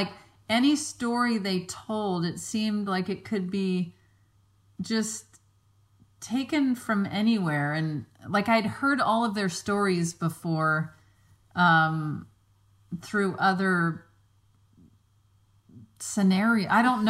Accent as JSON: {"language": "English", "region": "Mississippi", "country": "United States", "tie": "born or raised there", "said": "Well, yeah, I was going to say like when we go to Mississippi to my hometown, it's very sit on a porch swing, go walk by the beach or to the coffee shop."}